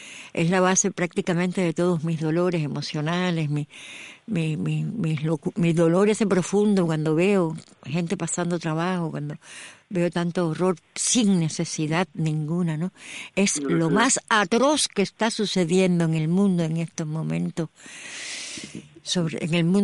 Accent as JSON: {"language": "Spanish", "country": "Cuba", "moved": "yes", "said": "Tener que salir de Cuba, ya va a ser 30 años casi que yo salí de Cuba."}